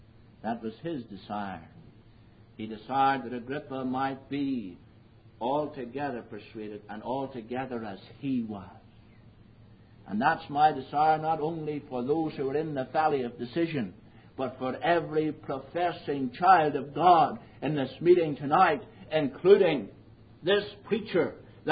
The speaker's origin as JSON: {"language": "English", "region": "Northern Ireland", "country": "United Kingdom", "tie": "born or raised there", "said": "There are thousands in North Ireland, my home country, doing that."}